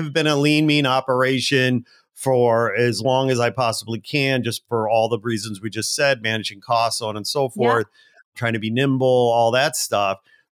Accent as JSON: {"language": "English", "town": "Chicago", "region": "Illinois", "country": "United States", "said": "I was originally from Chicago, and I used to travel and I'd say I'm from Chicago"}